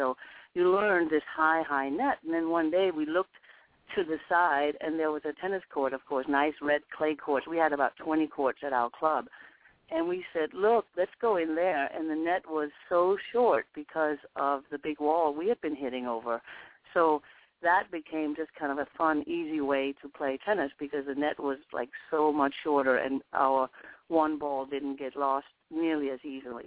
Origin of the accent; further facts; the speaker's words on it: Denmark; I was born in Denmark and grew up in Denmark, which was a very little country as far as tennis was concerned.